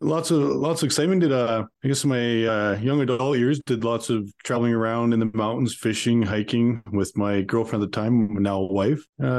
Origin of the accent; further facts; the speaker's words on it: Calgary, Alberta, Canada; I grew up in Calgary, Alberta. We're about a 45-minute drive away from Canmore, being right in the mountains.